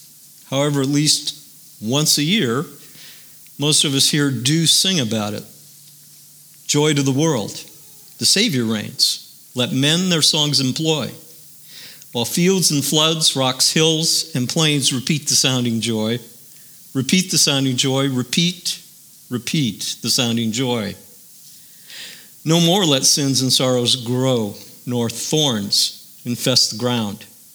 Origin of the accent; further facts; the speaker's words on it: United States; Now, as an American and a citizen of these United States, I have a deep respect for democracy